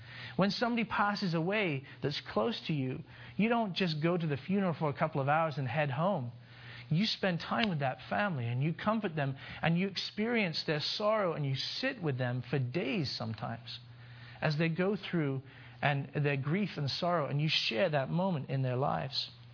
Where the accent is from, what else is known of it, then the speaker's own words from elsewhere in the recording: India; also born or lived in Cyprus / Middle East; I grew up in India. I also spent a fair bit of my life in Cyprus and the Middle East, that area.